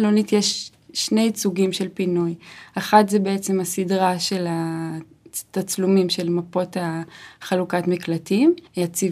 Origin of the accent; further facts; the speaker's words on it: Dafna, Northern District, Israel; גדלתי בקיבוץ דפנה, והיינו בעצם תחת הפגזות ואירועי ביטחון תדירים כל הזמן